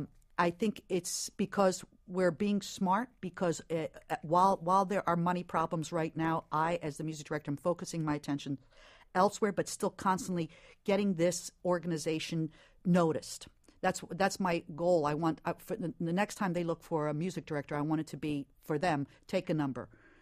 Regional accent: New York City, New York, United States; I'm such a New Yorker and proud to be a New Yorker and an ambassador for New York as well, everywhere I go.

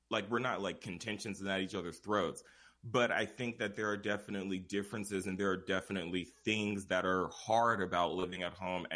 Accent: Pacoima, California, United States; growing up in Pacoima, it's very small, you know, and it's not a lot of people here.

